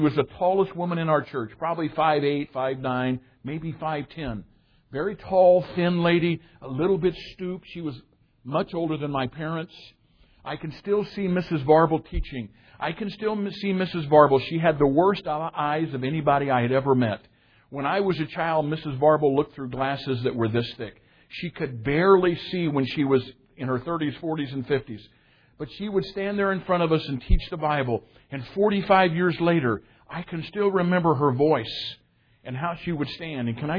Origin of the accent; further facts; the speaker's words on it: United States; I grew up on the Mississippi River.